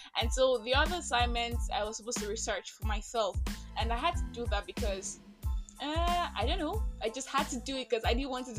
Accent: Nigeria; I am that Nigerian Christian talkaholic.

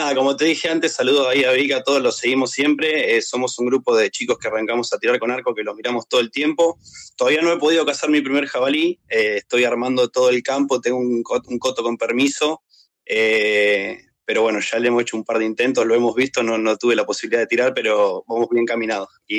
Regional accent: Buenos Aires, Argentina; De Buenos Aires, provincia de Buenos Aires, al límite con provincia de La Pampa.

